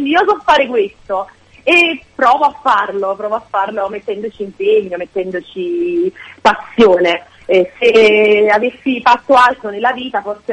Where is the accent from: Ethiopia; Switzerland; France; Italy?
Italy; Cercola, Campania; sul mio territorio, Cercola, il mio paese